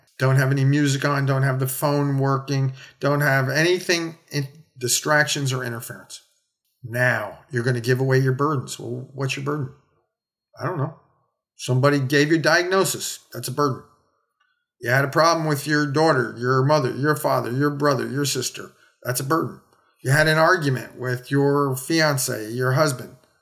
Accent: United States; I'm an American. I'm a doctor.

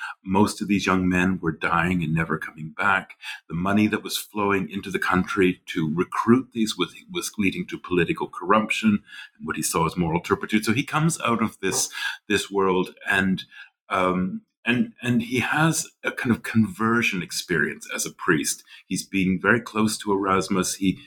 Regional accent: Canada; moved away as an adult; also born or lived in Nova Scotia, Canada / St Andrews, Scotland; I grew up in Canada, the western prairies of Canada, and then studied for many years in Nova Scotia on the East Coast, made my way across the Atlantic to Scotland, St. Andrews, where I did my PhD

